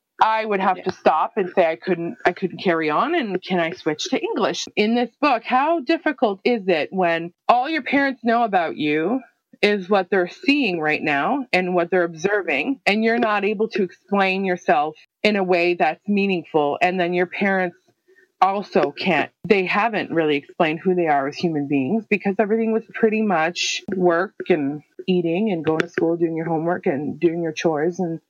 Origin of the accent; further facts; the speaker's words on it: Canada; I'm Canadian. I'm very proud of where I live, part of my identity. But also in Canada here, we're kind of oversaturated by American media